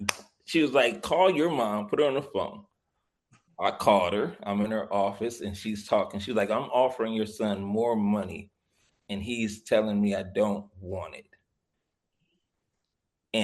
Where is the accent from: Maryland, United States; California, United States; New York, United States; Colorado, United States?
California, United States; Watts; We grew up in Watts.